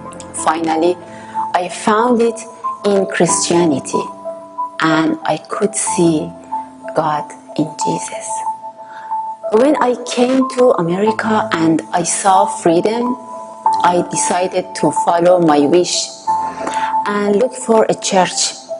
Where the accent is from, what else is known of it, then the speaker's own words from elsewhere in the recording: Iran; we're from Iran